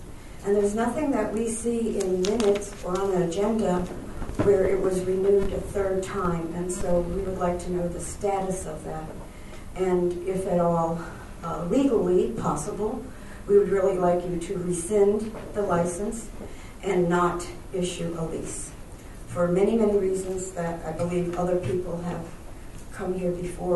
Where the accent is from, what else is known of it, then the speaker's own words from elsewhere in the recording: Hammond, Indiana, United States; I'm from Hammond. I've been here before.